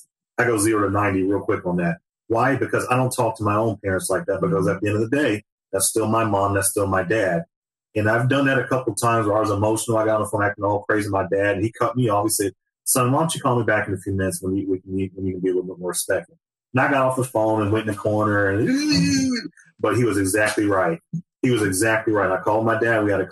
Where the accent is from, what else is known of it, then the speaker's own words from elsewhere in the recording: Virginia, United States; I love the East. I'm from Virginia, so I would be thrilled to live either in Maryland or, well, North Carolina.